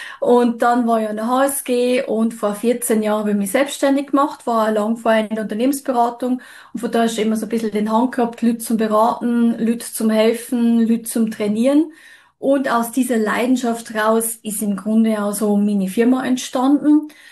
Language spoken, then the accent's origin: German; Bavaria, Germany; now in Switzerland; Ich bin ursprünglich aus Bayern, aber schon seit 97 in der Schweiz. Verstehe Schweizerdeutsch, red's leider nicht.